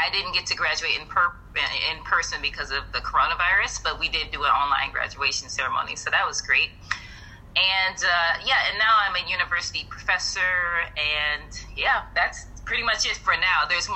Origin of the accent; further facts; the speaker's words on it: Akron, Ohio, United States; I am originally from Ohio State. I am from Akron City, so shout out to LeBron James.